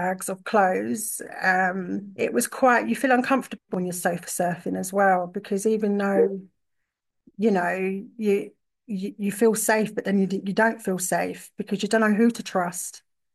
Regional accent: London, United Kingdom; We come from London.

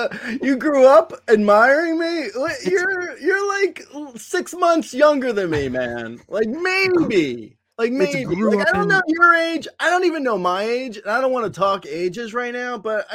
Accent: New Jersey, United States; I grew up in Jersey, and family moved to Long Island when I was in college, but I go home to Long Island now, but I grew up in Jersey.

